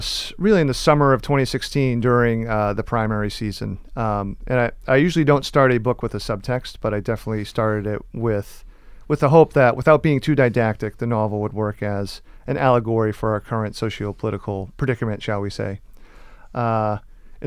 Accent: New England, United States; Particularly growing up in New England, where there's, still the Gothic Puritan is a big part of where I grew up and still live.

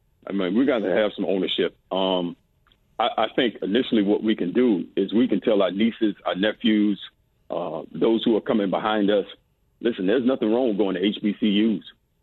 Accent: Florida, United States; also born or lived in Los Angeles; I grew up in South Florida, which is a melting pot. You know, when I left South Florida, I went to L.A., which was another melting pot.

